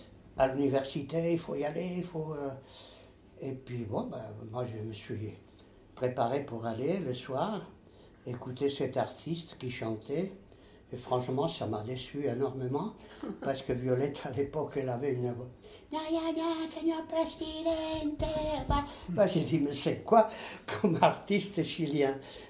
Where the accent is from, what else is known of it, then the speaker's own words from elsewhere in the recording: Spain; French is a second language; moved away; je suis espagnol, et puis je suis rentré d'Espagne en 1959, mois de mars.